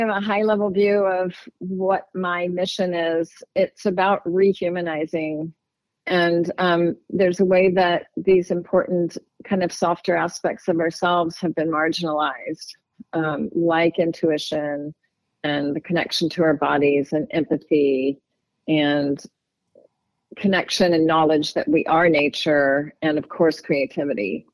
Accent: the South, United States; I grew up in the South, and this landscape really, really speaks so deeply to me.

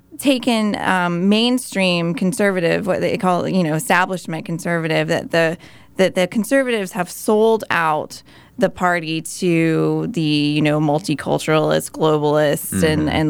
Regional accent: United States; oh, well, I am a nationalist, but I'm also American.

